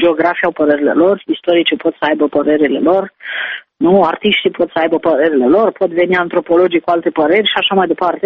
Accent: Romania; now in Berlin, Germany; Eu sunt profesor la Berlin și mă mut la Oxford zilele astea, sunt român și am legături în România.

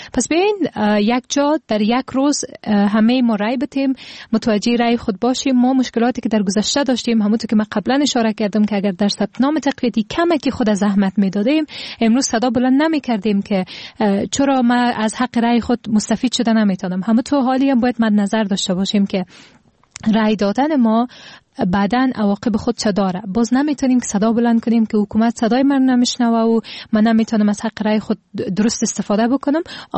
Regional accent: Afghanistan; من به عنوان یک افغان، حداقل به عنوان یک افغان و به عنوان یک جوان و بعد از او به عنوان یک دختر خانم،

